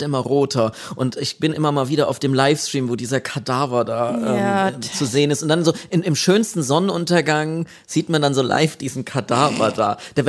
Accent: Aschaffenburg, Bavaria, Germany; es gibt brandheiße Entwicklungen aus meiner Heimatstadt Aschaffenburg

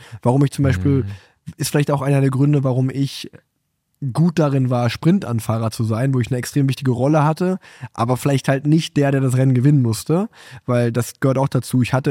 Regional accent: Unna, North Rhine-Westphalia, Germany; ich bin in Unna groß geworden, das ist direkt bei Dortmund, deswegen bin ich großer Borussia Dortmund-Fan

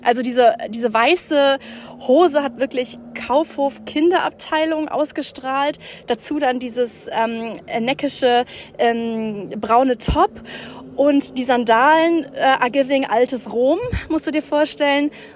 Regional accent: Rösrath, North Rhine-Westphalia, Germany; Ich will am liebsten mit dir noch in den Königsforst, das ist ja unser großer Wald, wo ich aufgewachsen bin.

